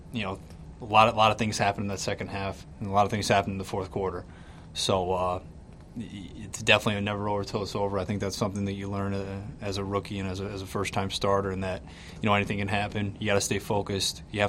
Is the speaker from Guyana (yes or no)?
no; East, United States; I grew up in the East my whole life, so I'm used to playing in the cold weather.